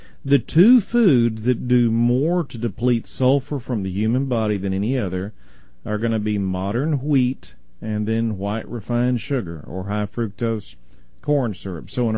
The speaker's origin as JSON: {"language": "English", "region": "Texas", "country": "United States", "said": "So I pronounce it autophagy because I'm from Texas."}